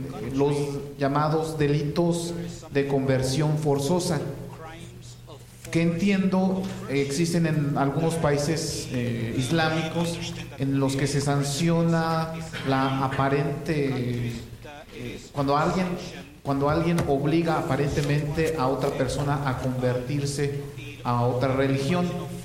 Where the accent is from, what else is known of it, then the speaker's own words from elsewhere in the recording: Mexico; de México.